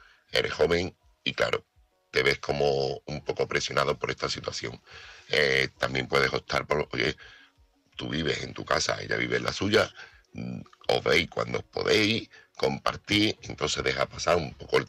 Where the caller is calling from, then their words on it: Seville, Andalusia, Spain; corresponsal de Sevilla.